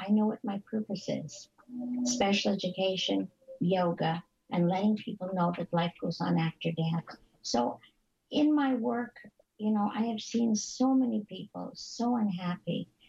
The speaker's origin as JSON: {"language": "English", "town": "Montreal", "region": "Quebec", "country": "Canada", "tie": "born or raised there", "said": "I come from Quebec, Montreal. And in the area where I was born, we were surrounded by many of the nuns and the priests, because this is a very Catholic province."}